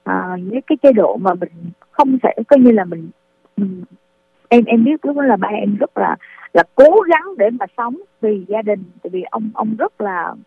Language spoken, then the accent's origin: Vietnamese; Nha Trang, Khanh Hoa, Vietnam; hiện nay em đang sống ở Nha Trang ạ. Em sống, em lớn lên tại Nha Trang luôn ạ.